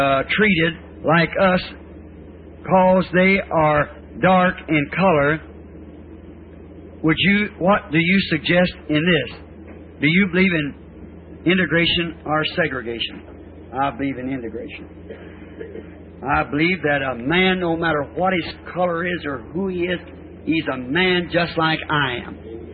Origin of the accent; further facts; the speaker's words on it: the South, United States; I'm a Southerner. I was born across the river yonder, but I'm like Abraham Lincoln.